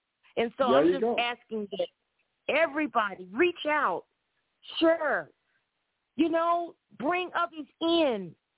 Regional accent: Oklahoma City, Oklahoma, United States; I'm from Oklahoma City.

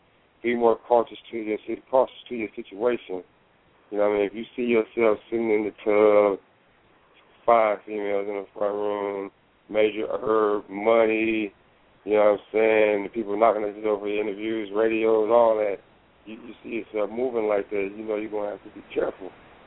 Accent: Los Angeles, California, United States; Just because I'm from South Central don't mean that I got to be South Central all my life.

